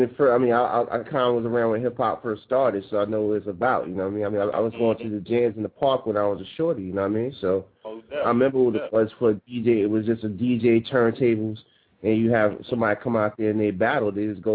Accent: Bronx, New York, United States; I mean, I'm from the Bronx originally, so I like, I love hip-hop, real hip-hop

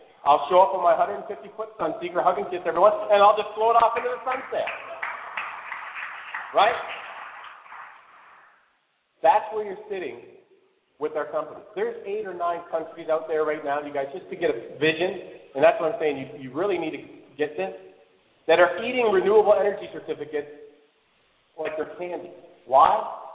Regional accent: Canada; now in United States; I'm Canadian. I'm a U.S. now because I'm a dual citizen. I had to become a U.S. citizen to take a company public.

